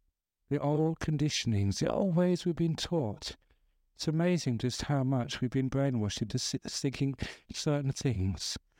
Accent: London, United Kingdom; my old places where I grew up in West London

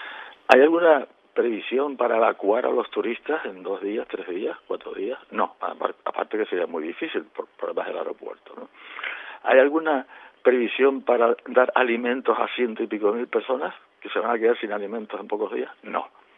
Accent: Canary Islands, Spain; Y dado que la radio es de Fuerteventura, y yo también soy de Fuerteventura

